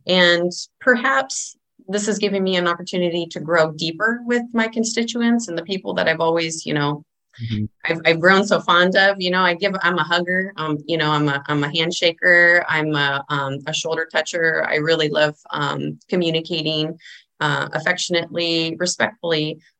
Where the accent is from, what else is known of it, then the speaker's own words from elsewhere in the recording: Ramona, California, United States; So I'm from Ramona. That's where the roots of my family are.